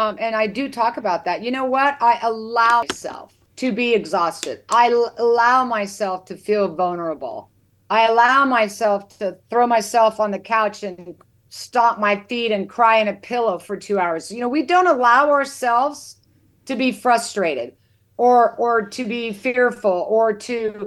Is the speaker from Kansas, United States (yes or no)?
yes; Kansas, United States; You know, I grew up in Kansas. I love just watching the wheat fields sway in unison in the wind.